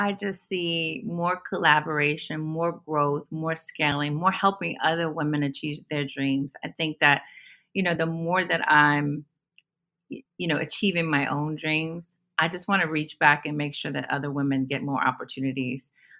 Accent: Houston, Texas, United States; also born or lived in Phoenix / Cleveland; I grew up in Houston, Texas. So I tell people I grew up in Sunnyside, South Park, and Third Ward, Houston, because my family did move around a lot.

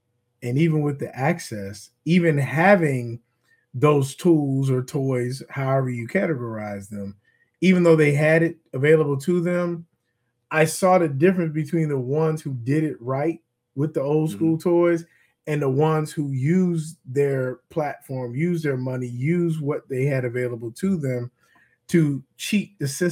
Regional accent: Forest Park, United States; you know, where we grew up in Forest Park.

